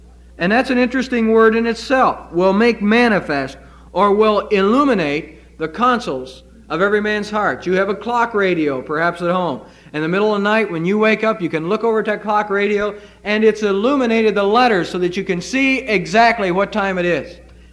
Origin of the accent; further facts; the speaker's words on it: United States; born there; You know, I'm glad I was born in America.